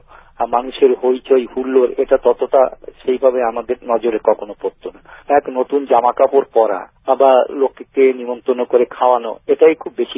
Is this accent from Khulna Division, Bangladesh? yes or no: yes; Khulna, Khulna Division, Bangladesh; moved away; আমি খুলনা শহরে জন্মেছি এবং দীর্ঘদিন আমি খুলনা শহরে বসবাস করেছি দেশ বিভাগ পর্যন্ত।